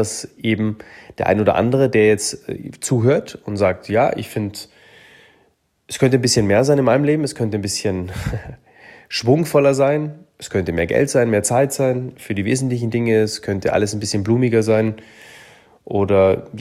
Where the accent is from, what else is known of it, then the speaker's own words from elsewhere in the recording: Munich, Bavaria, Germany; Ich bin in München groß geworden und ich konnte mir da eben zu dem Zeitpunkt nicht vorstellen, irgendwo anders zu leben. Damals war ich Anfang 20